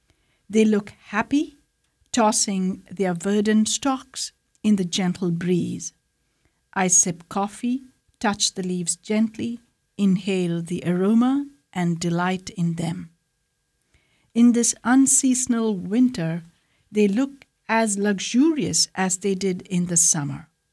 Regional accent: Kerala, India; born there; I was born in Kerala, India, and this plant is perennial to that tropical soil where it grows into shrubs.

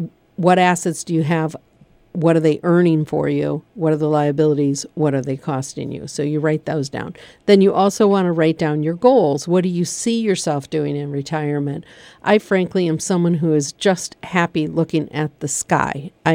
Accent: Michigan, United States; We're both from Michigan. We live here in Pennsylvania. We're both from Michigan.

